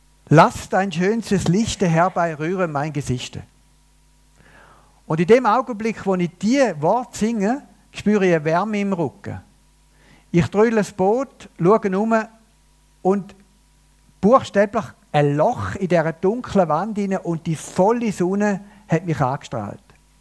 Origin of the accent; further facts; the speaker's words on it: Switzerland; Und Herr, wir haben als Schweizer Volk erlebt